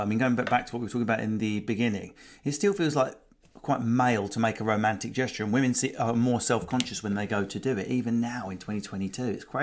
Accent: United Kingdom; because I'm British

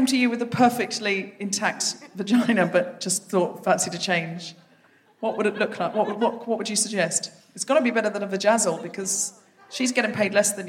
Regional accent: London, United Kingdom; I'm from London

